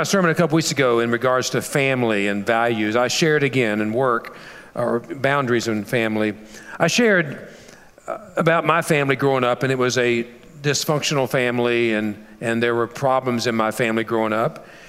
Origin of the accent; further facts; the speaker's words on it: Kentucky, United States; And so when I talked about where my dad worked at, they said, "Unbelievable. Russell, Kentucky, Ashland, Kentucky." And my dad worked at Armco Steel. And in my community where I grew up, either you worked at the steel mill or the railroad or a chemical plant